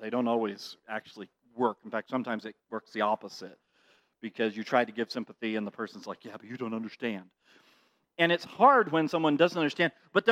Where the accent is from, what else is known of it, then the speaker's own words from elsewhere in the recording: Maine, United States; I grew up in Little Baptist Church in Southern Maine, and have been taught the truth my whole life.